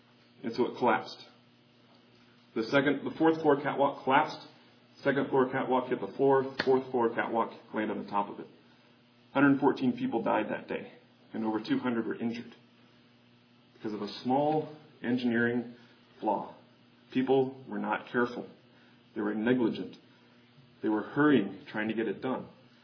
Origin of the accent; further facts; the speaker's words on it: Kansas City, United States; even my hometown, Kansas City, there are areas that have outlawed pit bulls from even being owned within those certain areas.